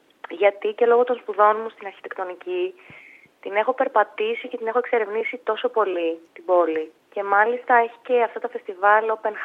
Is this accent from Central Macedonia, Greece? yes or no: yes; Thessaloniki, Central Macedonia, Greece; Δηλαδή ότι και πριν τους πω ότι είμαι από τη Θεσσαλονίκη, αναγνωρίζουν κάποια χαρακτηριστικά δικά μου από τη Βόρεια Ελλάδα.